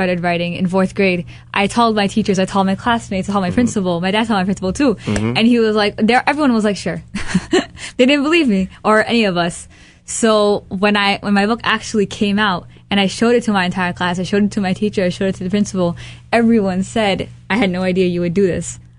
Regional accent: Brooklyn, New York, United States; born there; now in Long Island, United States; We were born in Brooklyn.

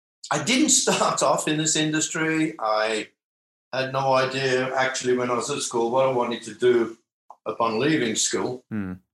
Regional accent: West Bromwich, West Midlands, United Kingdom; Growing up in West Brom, West Brom is obviously in the part of the industrial Midlands there.

